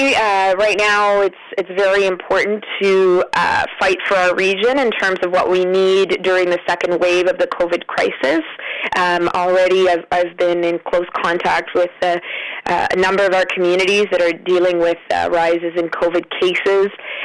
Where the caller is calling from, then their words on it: Thompson, Manitoba, Canada; You know, I'm joining you from Thompson, and a number of businesses in our community continue to not make masks mandatory.